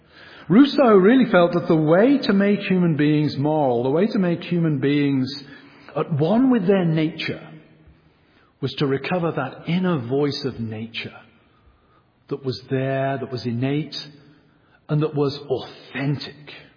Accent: England, United Kingdom; It's the very opposite of being English in some ways. You know, Englishmen of my generation, the whole point of being English was you never express outwardly that which you feel inwardly.

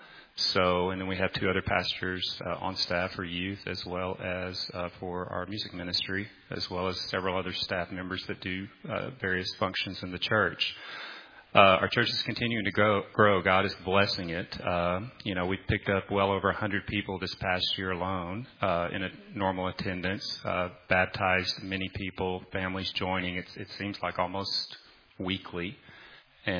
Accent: the South, United States; I grew up in the South, like I said, and I wanted to say amen so many times out loud

